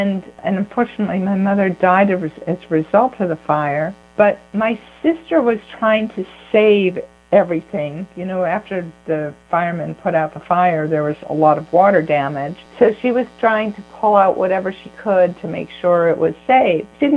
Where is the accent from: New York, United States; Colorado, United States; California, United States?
New York, United States; Buffalo; I grew up in Buffalo, New York, and I thought I was the American-born daughter of Hungarian Catholic parents.